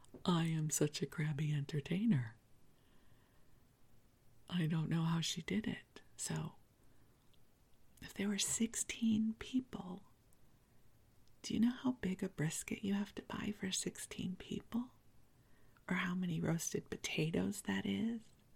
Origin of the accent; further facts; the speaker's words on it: Midwest, United States; Yes, especially growing up in the Midwest, it would be cold.